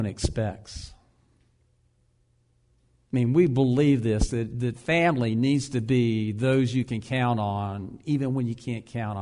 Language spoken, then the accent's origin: English; the South, United States; Laura and I grew up in the South.